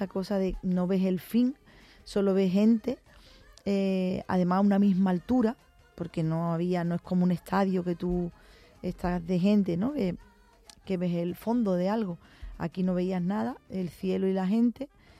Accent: Cádiz, Andalusia, Spain; En Cádiz, en mi tierra, pues las versas

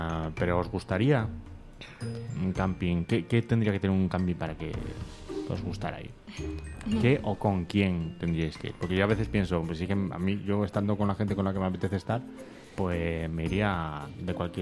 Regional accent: Asturias, Spain; porque yo soy de Asturias y allí hay muchos campings pegaditos a la playa.

